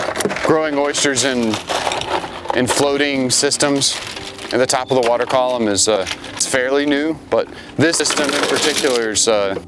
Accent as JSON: {"language": "English", "town": "Tybee Island", "region": "Georgia", "country": "United States", "tie": "born or raised there", "said": "I grew up on Tybee Island, getting oysters, going out and doing recreational harvest of oysters with my family has always been something that is a bit of a family tradition."}